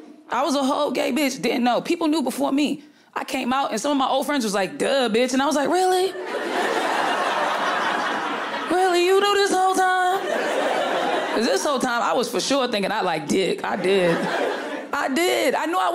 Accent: Boston, Massachusetts, United States; Like, I'm from Boston, bro.

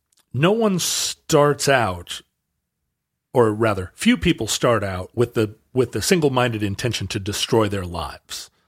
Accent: Alaska, United States; Growing up in Alaska, there's a lot of hard drinking, but there is hard drinking all around the world.

